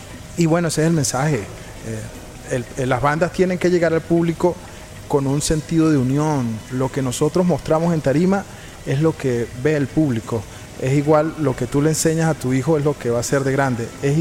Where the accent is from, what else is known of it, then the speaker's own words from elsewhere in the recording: Venezuela; porque si vamos al caso, aquí en Venezuela nadie vive de la música